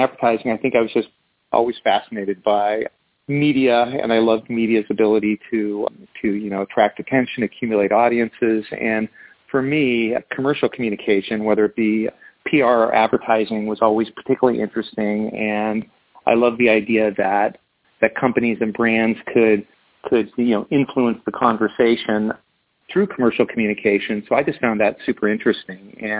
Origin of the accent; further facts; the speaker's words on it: Seattle, Washington, United States; We're from Seattle.